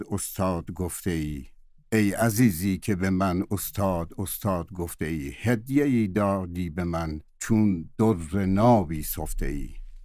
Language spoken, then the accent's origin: Persian; Tehran, Tehran Province, Iran; also born or lived in Kermanshah; بزرگ شده تهران هستم، ولی خب ریشه در همون نهاد و همون جا داریم و یه کردی هم خوندم.